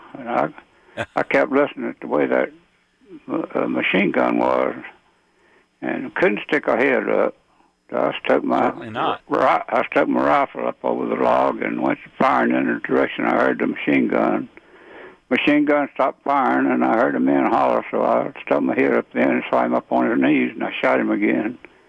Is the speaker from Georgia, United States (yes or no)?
yes; Elberton, Georgia, United States; I was born and raised in Elberton, Georgia, 1921, but in 1939, I went to Army Infantry at Fort Benning.